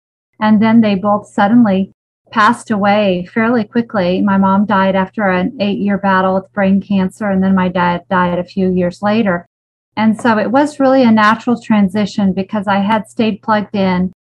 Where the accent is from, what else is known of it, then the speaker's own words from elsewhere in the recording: Mexico; I grew up in Mexico.